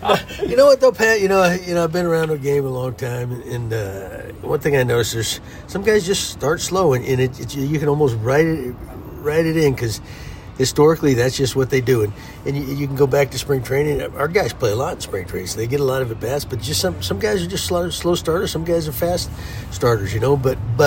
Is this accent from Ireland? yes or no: yes; Ireland; An old Irishman. I'm an Irishman